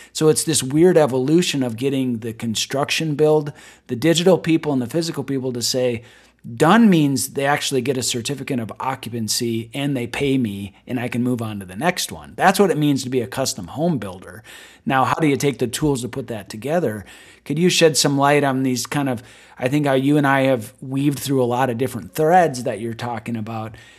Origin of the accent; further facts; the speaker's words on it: South Dakota, United States; of a guy from me growing up in the Black Hills of South Dakota.